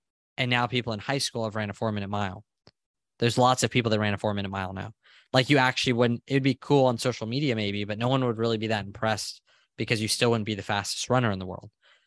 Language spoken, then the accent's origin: English; San Diego, California, United States; born there; Like I was born in San Diego. I'm on the West Coast.